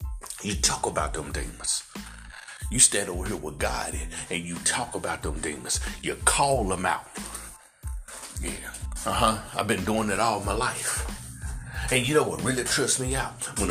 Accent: United States; and I'm an Ethiopian, also known as a black man from America.

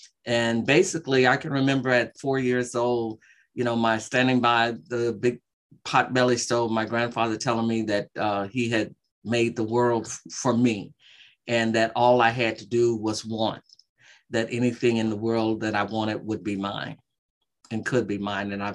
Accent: Michigan, United States; I grew up in Michigan. My ancestries, they came here to this country from Morocco.

